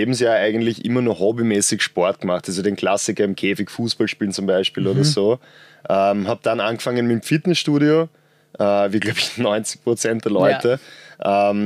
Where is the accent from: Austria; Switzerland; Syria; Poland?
Austria; Vienna; Genau, bin aus Wien, ja, geboren und noch immer.